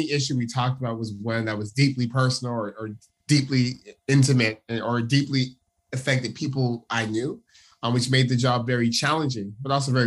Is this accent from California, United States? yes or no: yes; Stockton, California, United States; I'm from Stockton, California. I'm a father of two.